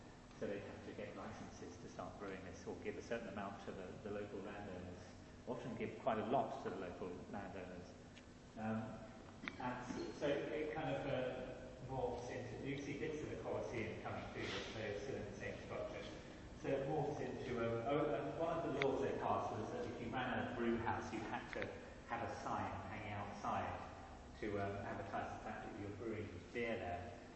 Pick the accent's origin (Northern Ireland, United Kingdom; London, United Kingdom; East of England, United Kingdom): East of England, United Kingdom; Cambridge; This is the balcony from the coaching inn where I grew up in Cambridge, called the Eagle and the Child.